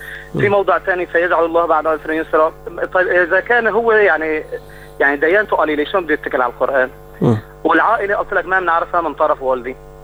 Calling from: Aleppo, Aleppo Governorate, Syria

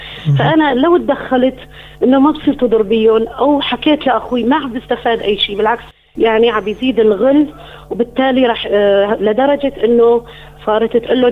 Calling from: Aleppo, Aleppo Governorate, Syria

